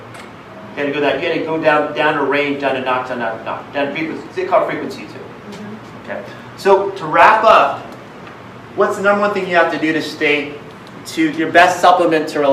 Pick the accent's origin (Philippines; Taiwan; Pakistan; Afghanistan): Philippines; now in United States; Yeah, I'm Filipino.